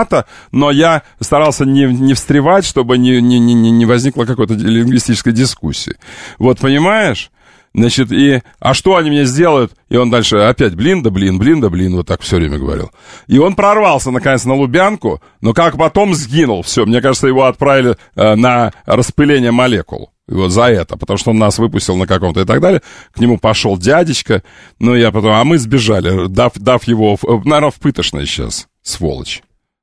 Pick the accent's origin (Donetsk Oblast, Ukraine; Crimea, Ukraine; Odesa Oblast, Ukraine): Crimea, Ukraine; Я просто знаю, потому что я сам крымчанин.